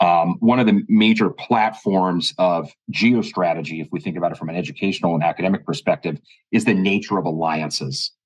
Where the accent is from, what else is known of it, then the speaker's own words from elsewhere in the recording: United States; opportunity to be really responsible for Africa strategy for the MOD, which was very, very unique as an American.